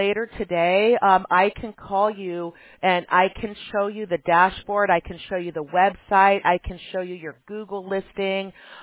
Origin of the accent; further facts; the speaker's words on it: Chicago, Illinois, United States; Well, I grew up in Chicago, and it was always April or May for me, you know, by the time the winter months started going away.